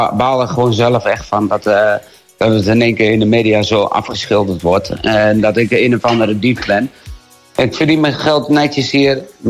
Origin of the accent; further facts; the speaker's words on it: Netherlands; ik kom uit Nederland toch?